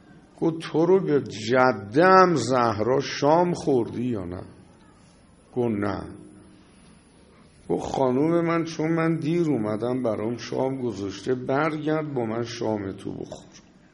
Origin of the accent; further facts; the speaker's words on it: Tehran, Tehran Province, Iran; میگودم منم بچه تهرونم